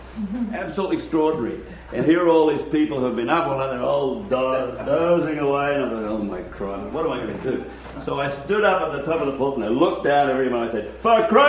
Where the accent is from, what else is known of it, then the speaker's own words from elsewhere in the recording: Australia; now in United States; So I'm Australian.